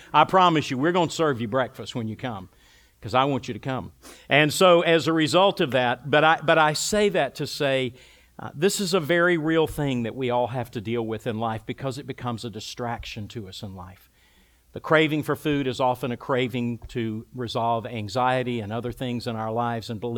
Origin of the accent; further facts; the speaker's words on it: the South, United States; I grew up in the South. And from my childhood, I have to say, I like fried in my mouth.